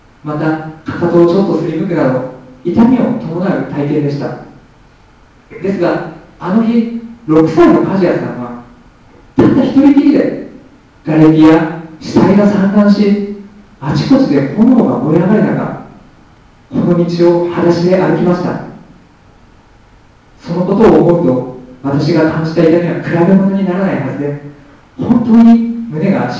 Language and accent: Japanese; Hiroshima, Japan; born there; 広島で生まれた自分よりも世界中の人々の方が広島に 関心を持ってくれている